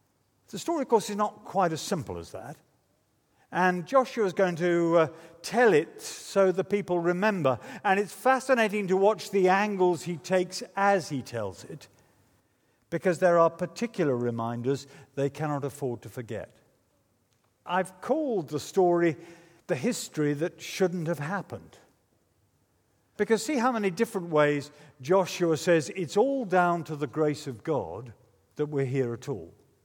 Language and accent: English; United Kingdom; But it's all right, I'm a Brit, I'm not going there.